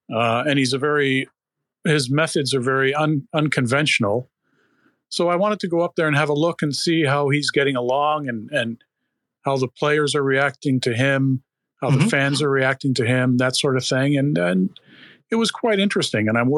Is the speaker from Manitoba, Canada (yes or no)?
no; Toronto, Ontario, Canada; I'm originally from Toronto, a small town in Canada you might have heard of.